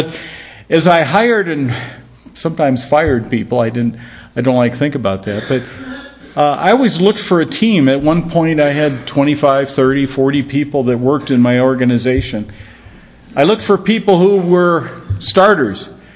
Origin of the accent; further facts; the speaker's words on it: Aurora, Illinois, United States; yeah, we grew up in the Chicago area, a suburb of Chicago called Aurora, and then served for many years at Liberty Bible Church in central Illinois, in Eureka, Illinois.